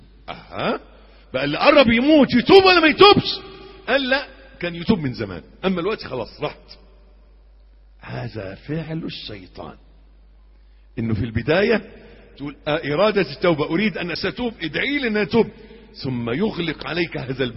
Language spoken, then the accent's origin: Arabic; Egypt; accent: Egyptian; معايا في لغتنا المصرية، لهجتنا المصرية ماشية معاكم؟